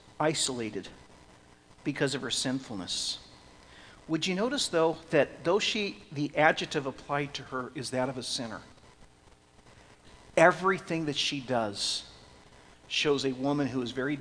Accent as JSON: {"language": "English", "town": "Santa Rosa", "region": "California", "country": "United States", "tie": "born or raised there", "said": "When I grew up in Santa Rosa, we had a lady that everybody tried to avoid."}